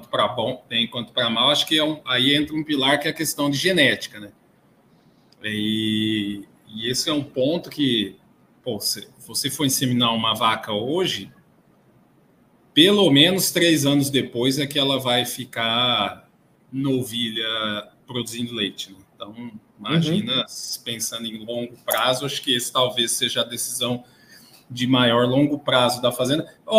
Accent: Araçatuba, São Paulo, Brazil; Eu nasci e cresci em Araçatuba, então todo mundo conhece lá como a terra do boi gordo.

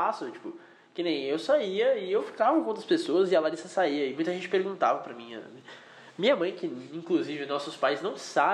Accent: Santos, São Paulo, Brazil; a gente é de Santos, litoral paulista.

